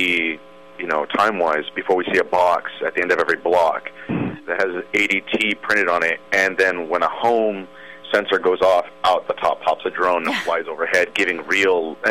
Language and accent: English; Salinas, California, United States; To start off, I'm from Salinas, and I don't know if you know much of that town. We have high crime.